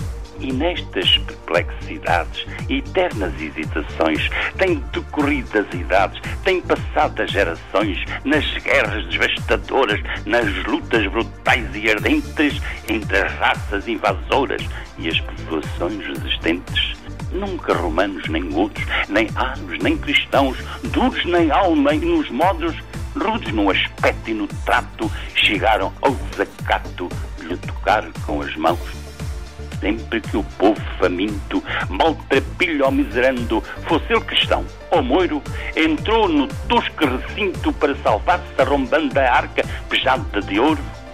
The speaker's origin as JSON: {"language": "Portuguese", "town": "Montemor-o-Velho", "region": "Centro", "country": "Portugal", "tie": "born or raised there", "said": "Montemor-o-Velho, a minha terra natal, onde nasci há 80 anos, Montemor-o-Velho, Catalão do Rio, terras que amo muito."}